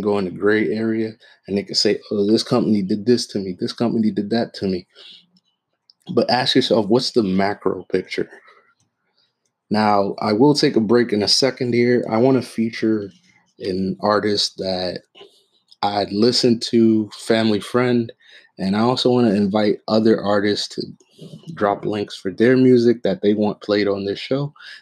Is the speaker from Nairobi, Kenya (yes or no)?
yes; Nairobi, Kenya; I'm not a minority Black man because I wasn't taught to think like that. I am originally from Nairobi, Kenya, and I was born and raised there, and I was raised in a majority African country.